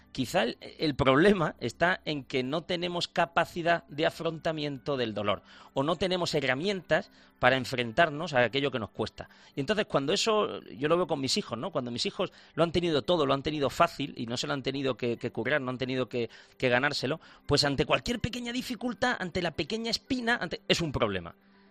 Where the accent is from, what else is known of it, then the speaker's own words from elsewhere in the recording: Granada, Andalusia, Spain; En Granada, que yo soy granadino, decimos, bueno, esto es muy de Jaén, ¿no?